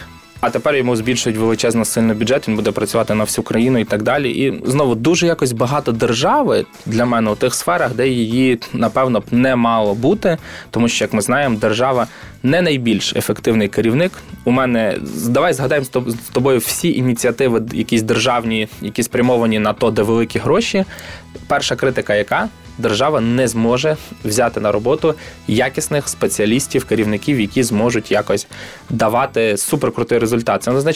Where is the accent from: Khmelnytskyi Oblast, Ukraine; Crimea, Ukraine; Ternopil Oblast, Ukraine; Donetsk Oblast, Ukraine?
Khmelnytskyi Oblast, Ukraine; Моя рідна Хмельниччина.